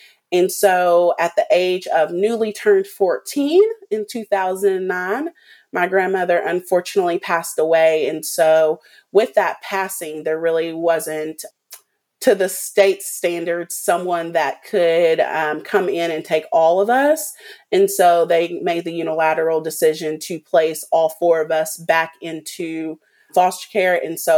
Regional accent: Owensboro, Kentucky, United States; I am from Owensboro, Kentucky. Big shout out to my Kentuckians out there.

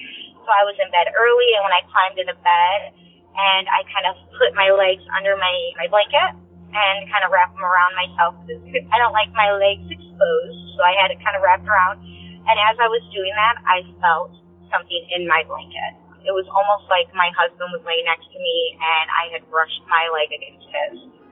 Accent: Illinois, United States; I'm from Northern Illinois.

